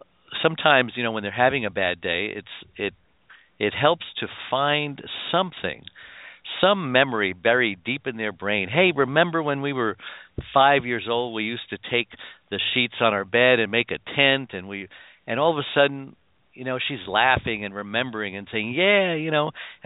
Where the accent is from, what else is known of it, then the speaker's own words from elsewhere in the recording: New York, United States; We came from New York, so tangerine trees was a novelty.